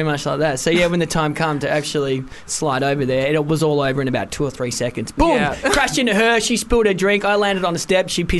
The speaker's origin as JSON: {"language": "English", "region": "Wales", "country": "United Kingdom", "lives_now": "Australia", "said": "I'm Welsh for starters."}